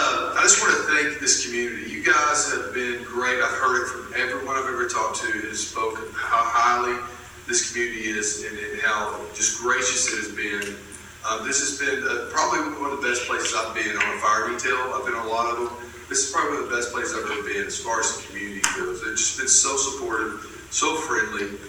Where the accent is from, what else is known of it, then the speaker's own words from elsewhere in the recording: Texas, United States; I'm not local. I'm from East Texas, y'all.